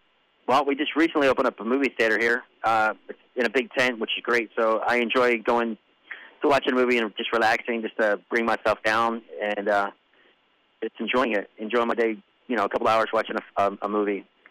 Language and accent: English; Philadelphia, Pennsylvania, United States; Don't get me wrong, I am from Philly, so you know, I have a plethora of food where I'm from